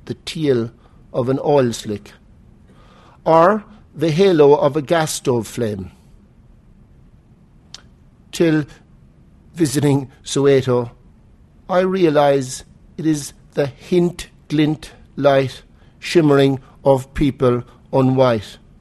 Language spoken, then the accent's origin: English; Cork, Munster, Ireland; I grew up in the Hell Box. The Hell Box was Cork in Ireland, and the particular Hell Box was on Oliver Plunkett Street, the Eagle Printing Company.